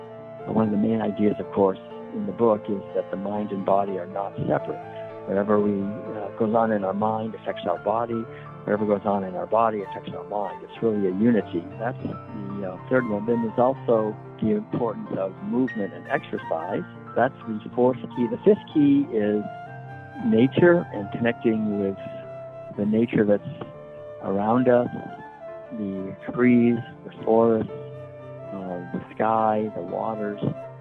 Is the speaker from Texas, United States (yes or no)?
no; Concord, Massachusetts, United States; being born and raised in Concord, Massachusetts, and not too far from Worcester, I learned to swim in Walden Pond